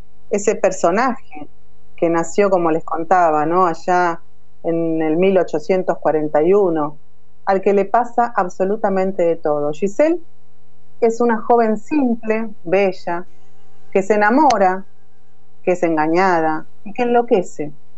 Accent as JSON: {"language": "Spanish", "town": "Avellaneda", "region": "Buenos Aires Province", "country": "Argentina", "tie": "born or raised there", "said": "Yo nací en Avellaneda"}